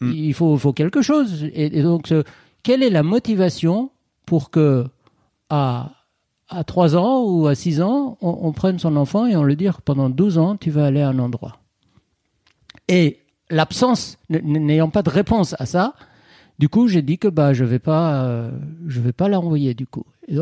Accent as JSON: {"language": "French", "town": "Tehran", "region": "Tehran Province", "country": "Iran", "tie": "born or raised there", "said": "Alors, je suis iranien, donc okay. Je suis né en Iran. J'étais dans une école française à Téhéran."}